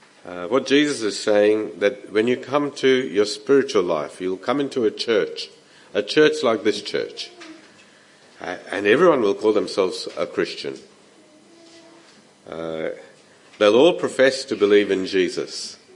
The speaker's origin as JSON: {"language": "English", "country": "India", "tie": "born or raised there", "said": "I grew up in India, and you were either a Muslim or a Hindu or a Christian."}